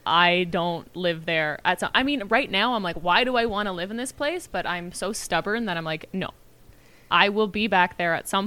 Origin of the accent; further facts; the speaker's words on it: Canada; And I'm like, we're Canadian.